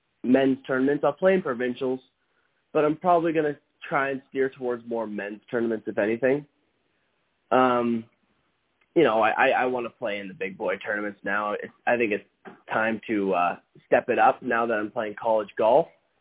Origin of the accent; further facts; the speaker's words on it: Waskesiu, Saskatchewan, Canada; Well, I grew up in Waskasee playing golf